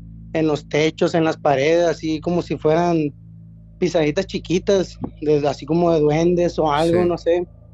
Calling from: Culiacán, Sinaloa, Mexico; Desde Culiacán, Sinaloa.

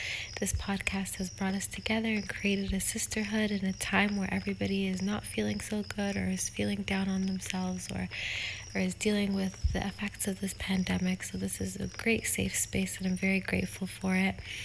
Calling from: Ottawa, Ontario, Canada; I am listening in from Ottawa, Ontario.

